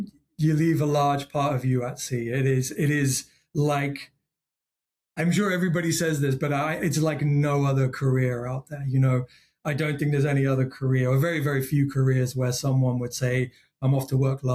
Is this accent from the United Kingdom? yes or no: yes; England, United Kingdom; also born or lived in Germany; So I had my first 3 years in the Midlands. I had my next 3 years in the south of England. I then had my next 7 years in Germany. And then I then came back to the UK.